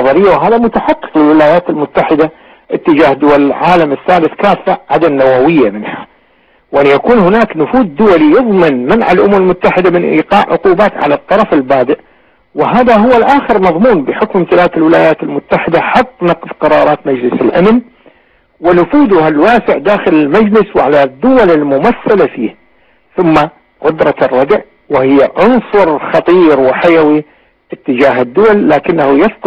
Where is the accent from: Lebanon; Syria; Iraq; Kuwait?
Iraq; نحن كمعارضة عراقية،